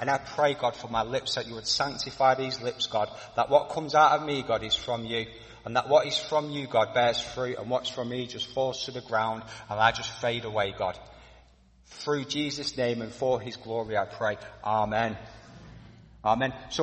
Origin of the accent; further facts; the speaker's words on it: Blackpool, North West England, United Kingdom; Myself, I come from, I grew up in Blackpool and it's in Manchester.